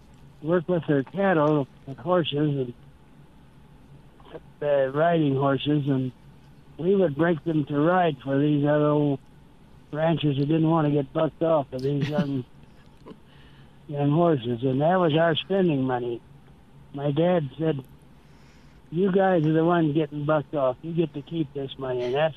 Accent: Beeler, Kansas, United States; Well, I came from Beeler. That's on down on 96 Highway, just west of Dighton, east of Dighton.

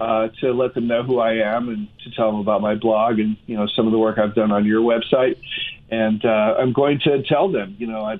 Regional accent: Colorado, United States; Yeah, I'm a native, and I've spent most of my life in Colorado. I've moved away for school and for work, but I always ended up moving back.

